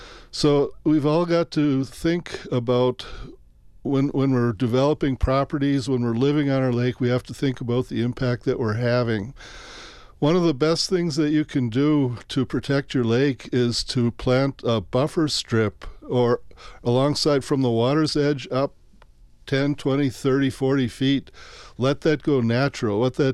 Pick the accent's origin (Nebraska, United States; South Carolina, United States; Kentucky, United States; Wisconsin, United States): Wisconsin, United States; Two Rivers; I grew up in Two Rivers, which is on the shore of Lake Michigan, south of Green Bay, about an hour north of Milwaukee.